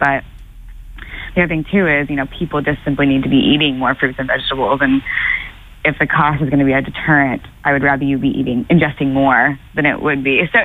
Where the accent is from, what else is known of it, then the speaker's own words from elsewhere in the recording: Tulsa, Oklahoma, United States; moved away as an adult; now in Boston, United States; So I actually came from Oklahoma, Tulsa to be exact, and I moved here, a week before classes started, so I got Boston at the most beautiful time